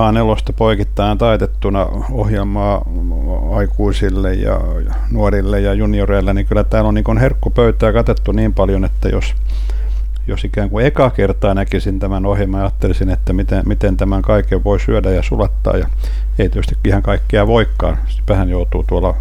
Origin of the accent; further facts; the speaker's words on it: Kouvola, Kymenlaakso, Finland; also born or lived in Anjala; Ja kun Kouvolasta olen siis kotoisin, Anjalasta syntyisin ja Kouvolasta kotoisin